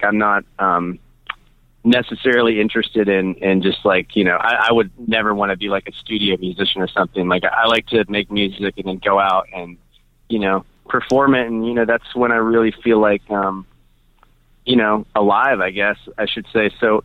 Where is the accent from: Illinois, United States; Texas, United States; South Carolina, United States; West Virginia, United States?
West Virginia, United States; I mean, I'm from West Virginia, right?